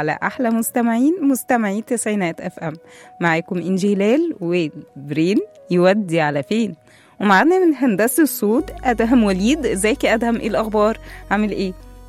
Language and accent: Arabic; Egypt; عشان احنا مصريين بس بنقول ده